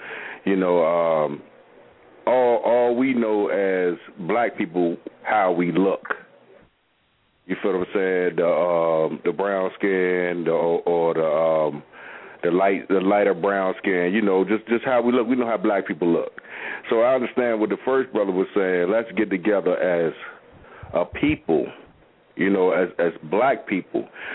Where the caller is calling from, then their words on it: Virginia, United States; Yeah, I'm calling from Virginia, man.